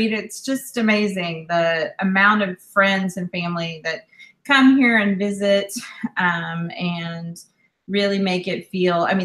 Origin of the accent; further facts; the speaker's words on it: Texas, United States; So, I'm from Texas.